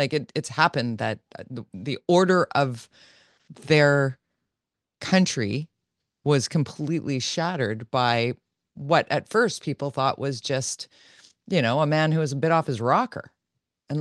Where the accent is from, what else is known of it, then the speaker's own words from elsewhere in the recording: Canada; we're Canadian, we're sitting here in Canada